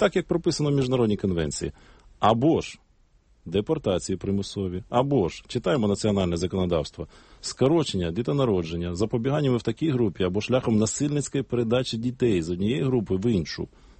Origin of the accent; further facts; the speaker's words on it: Zaporizhzhia, Zaporizhzhia Oblast, Ukraine; Я сам з Запоріжжя, в Дніпропетровській області.